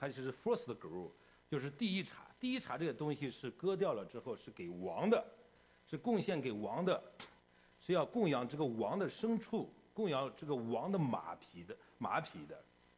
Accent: North China, China; 那我从小我是在农村长大的，那在我们北方的农村，我不知道南方的农村怎么样

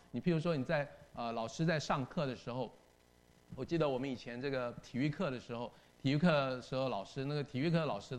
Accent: China; 就是说我们是中国人，我们为什么要读外国的历史呢

